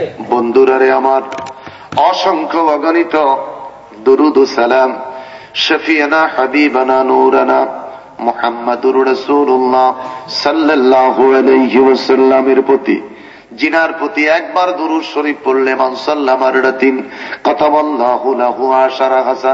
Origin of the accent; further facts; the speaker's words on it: Comilla, Chittagong Division, Bangladesh; আমি অরিজিনাল কুমিল্লার ছেলে, ভাষাগত দিক থেকে আঞ্চলিকতা এদিক সেদিক হতে পারে